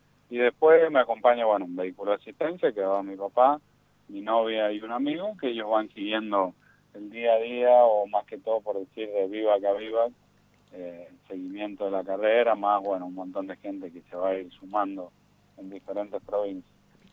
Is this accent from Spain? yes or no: no; Rivadavia, Mendoza, Argentina; toda la gente acá de la zona este, yo soy de Rivadavia